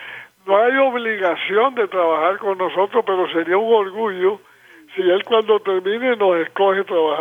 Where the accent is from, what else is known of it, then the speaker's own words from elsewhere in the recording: Barranquilla, Atlántico, Colombia; Nosotros somos barranquilleros, nos hicimos ahí. Además, colombianos